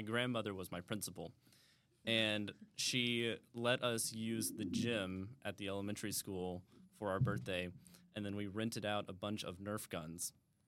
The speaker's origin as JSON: {"language": "English", "town": "Odessa", "region": "Texas", "country": "United States", "tie": "born or raised there", "said": "I am from Plano. I grew up in Odessa, Texas, which is a really, really tiny town."}